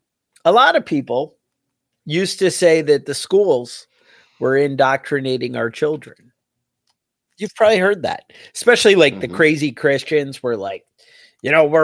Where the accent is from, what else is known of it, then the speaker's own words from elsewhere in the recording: New York, United States; growing up near Woodstock and everybody was like